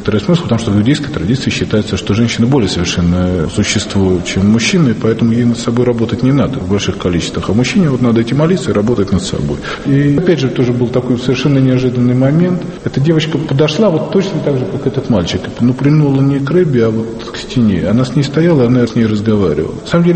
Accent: Leningrad, Saint Petersburg, Russia; moved away as an adult; now in Israel; Родился я в Советском Союзе. До 91 года жил в Ленинграде. Потом переехал жить в Израиль. Помимо того, что я программист, помимо того, что у меня есть семья и четверо детей

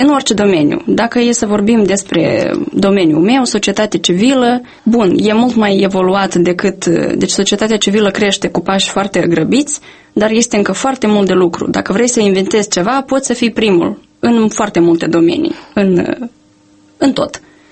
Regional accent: Moldova; dar eu cred că noi avem încă o problemă, ca moldoveni, ca țară

